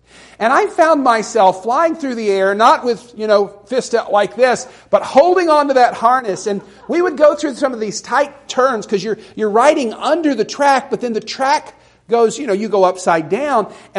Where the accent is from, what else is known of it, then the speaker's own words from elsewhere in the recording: Alabama, United States; about the only theme park with the crazy rides that we had where I grew up in Alabama.